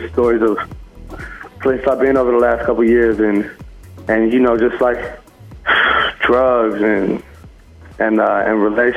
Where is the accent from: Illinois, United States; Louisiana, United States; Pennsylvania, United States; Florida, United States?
Illinois, United States; Chicago; I'm from Chicago, you know, niggas don't live till 22.